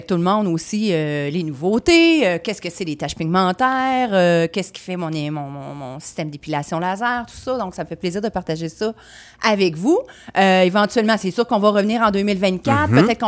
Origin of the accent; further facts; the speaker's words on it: Quebec, Canada; je suis une beauceronne aussi